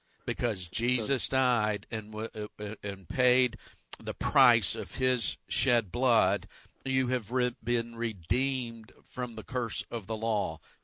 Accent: Georgia, United States; Well, and even in the Deep South, I grew up in Georgia, and mm-hmm.

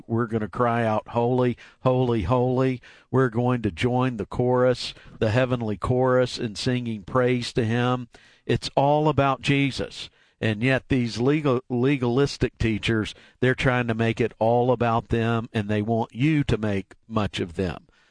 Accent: Marietta, Georgia, United States; Born and raised in Marietta, Georgia, graduated from Marietta High School.

